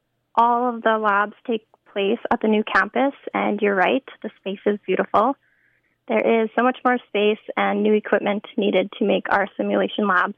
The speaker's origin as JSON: {"language": "English", "town": "Prince Albert", "region": "Saskatchewan", "country": "Canada", "tie": "born or raised there", "said": "I chose to take my nursing degree here in Prince Albert because it's my hometown. I grew up here and still currently live here."}